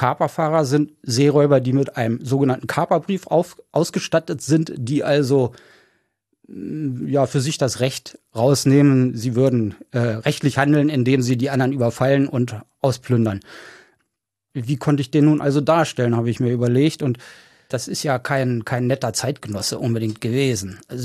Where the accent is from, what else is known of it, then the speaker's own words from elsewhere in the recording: Braunschweig, Lower Saxony, Germany; Im Februar hatte ich eine Lesung in meiner alten Heimatstadt Braunschweig.